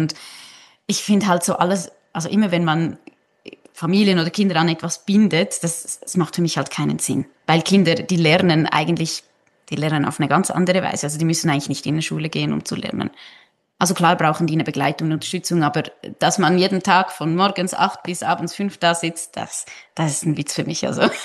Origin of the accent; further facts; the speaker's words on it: Switzerland; Ich bin ja selber aus der Schweiz